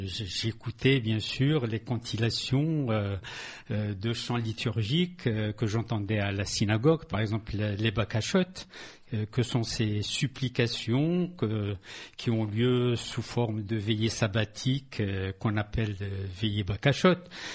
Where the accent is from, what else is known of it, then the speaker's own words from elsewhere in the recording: Boujad, Béni Mellal-Khénifra, Morocco; un mendiant qui vivait à Boujade, au Maroc, dans mon village natal.